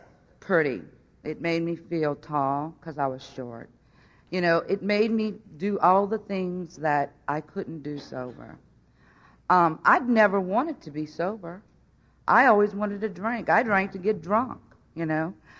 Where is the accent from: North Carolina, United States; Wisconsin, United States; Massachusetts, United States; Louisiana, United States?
Louisiana, United States; Houma; I grew up in Houma, Louisiana. I have two sets of parents.